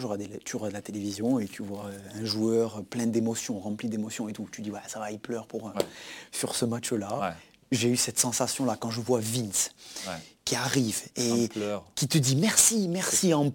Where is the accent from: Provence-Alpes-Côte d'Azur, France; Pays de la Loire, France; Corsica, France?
Corsica, France; Franchement, je ne suis pas nordiste